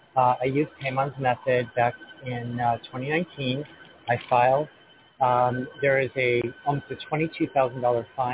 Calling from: Washington, United States; I'm calling from Washington State.

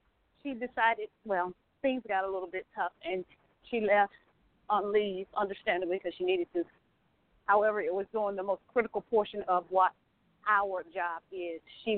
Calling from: Atlanta, Georgia, United States; I'm calling from Atlanta, Georgia.

